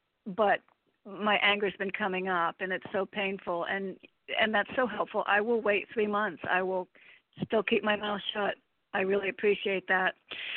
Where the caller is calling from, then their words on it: Connecticut, United States; Hi. Connecticut.